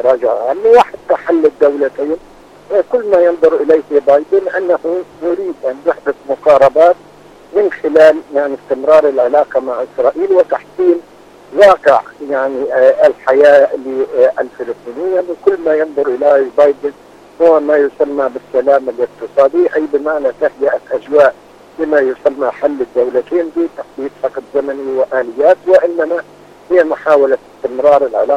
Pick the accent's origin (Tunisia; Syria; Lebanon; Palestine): Palestine; نحن كفلسطينيين